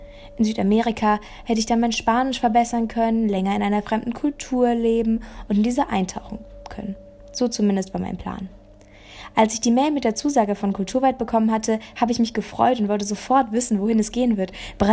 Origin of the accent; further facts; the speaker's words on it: Saarland, Germany; Und auch das erinnert mich an meine Heimat, an das kleine, aber durchaus feine Saarland.